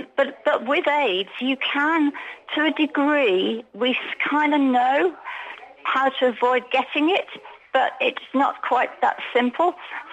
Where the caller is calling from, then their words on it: Alicante, Valencian Community, Spain; Alicante.